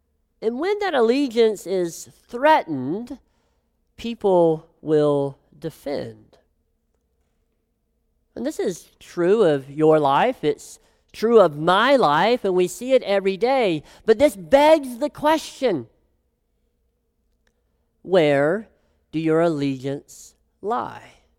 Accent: Tennessee, United States; I'm from Tennessee. It's the best news about me.

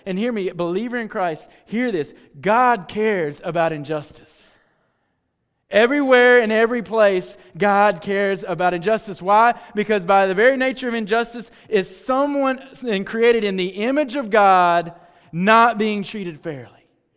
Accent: Kannapolis, North Carolina, United States; my experience as an American growing up in Kannapolis, North Carolina

